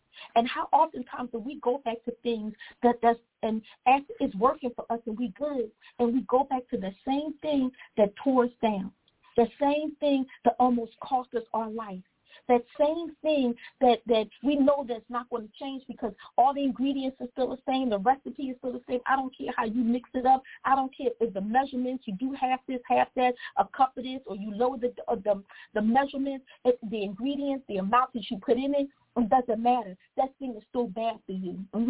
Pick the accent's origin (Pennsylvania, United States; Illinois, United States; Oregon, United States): Pennsylvania, United States; Philadelphia; Yes, I'm from Philly. Yes, I missed it.